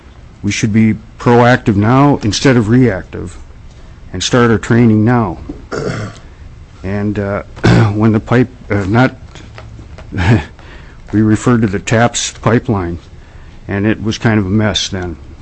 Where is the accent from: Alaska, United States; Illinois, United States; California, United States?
Alaska, United States; Fairbanks; I'm from Fairbanks, Alaska, and I am the executive director of the Mechanical Contractors of Fairbanks and the Mechanical Contractors of Alaska.